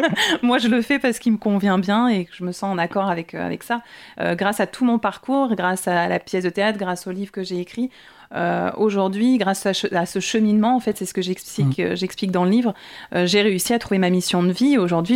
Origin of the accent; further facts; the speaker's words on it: Surgères, Nouvelle-Aquitaine, France; Exactement, j'ai été élevée à Surgères et j'ai vécu à Surgères de 6 à 19 ans.